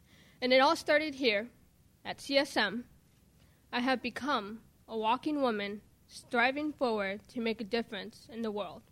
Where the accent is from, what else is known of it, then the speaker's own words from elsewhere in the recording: Mexico; now in United States; I grew up in Mexico, and I moved to the U.S. and with my family in 1997.